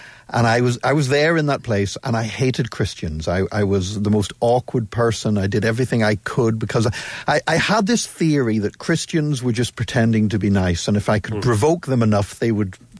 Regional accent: Belfast, Northern Ireland, United Kingdom; now in Drogheda, Ireland; I'm originally from Belfast in the north, but I've been living just outside Drogheda now for over 25 years.

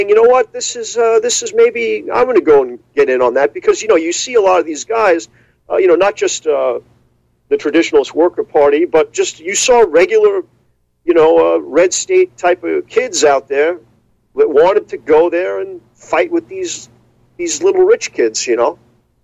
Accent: New York, United States; You know, I'm from New York, Dr. Slattery

